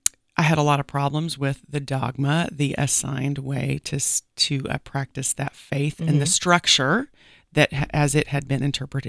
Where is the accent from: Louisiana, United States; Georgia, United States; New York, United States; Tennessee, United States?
Tennessee, United States; So that was sort of my background. I'm growing up in Tennessee.